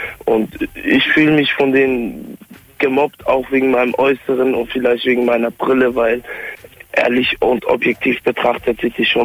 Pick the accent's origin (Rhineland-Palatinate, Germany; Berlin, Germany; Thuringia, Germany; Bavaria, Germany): Rhineland-Palatinate, Germany; Ludwigshafen am Rhein; Ich bin 17 Jahre alt und komme aus Ludwigshafen am Rhein.